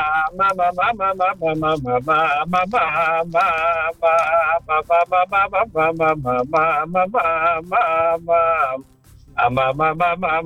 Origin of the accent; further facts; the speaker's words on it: Krayot, Haifa District, Israel; אז ככה, אני מהקריות